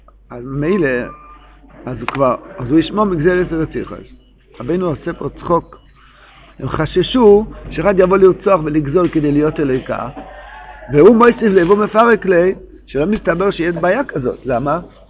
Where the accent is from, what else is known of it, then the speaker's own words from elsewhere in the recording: Jerusalem, Jerusalem District, Israel; כשהייתי ילד בירושלים, הרבה שנים